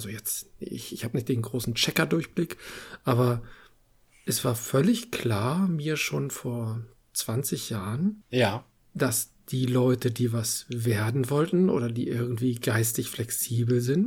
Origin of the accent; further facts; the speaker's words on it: Hamburg, Germany; Ich bin ja aus Hamburg nie weggekommen